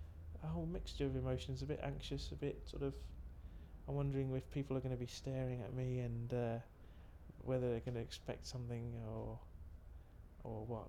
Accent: Sevenoaks, South East England, United Kingdom; I am 36 and I'm from Sevenoaks in Kent.

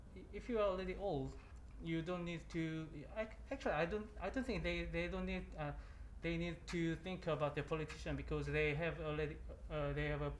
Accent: South Korea; English is a second language; I'm aging. I'm 31 and I'm from Korea, South Korea.

